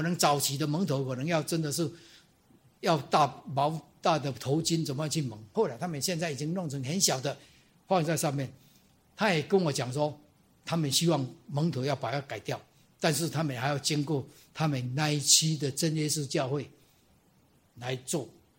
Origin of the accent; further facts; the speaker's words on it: Taiwan; 因为他们两边不合，那我是台湾的，万一他知道说他接待台湾的，他也麻烦。